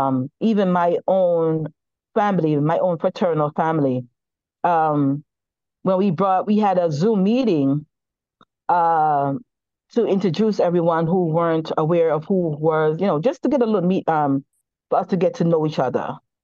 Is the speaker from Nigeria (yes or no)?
no; Jamaica; Because generational curse is not just specifically towards me as a Jamaican, but as a Jamaican having experience in a universal experience.